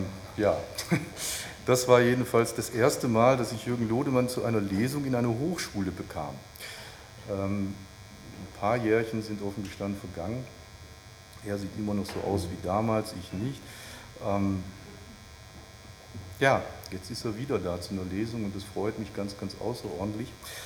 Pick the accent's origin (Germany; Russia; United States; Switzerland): Germany; North Rhine-Westphalia; Ich bin im Ruhrgebiet geboren und dann las ich diese Zeilen und traf immer wieder auf den Dialekt, mit dem ich zumindest meine ersten Lebensjahre verbracht habe